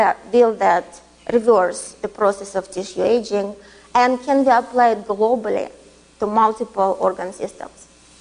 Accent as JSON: {"language": "English", "country": "Russia", "said": "as you probably have guessed, I come from Russia"}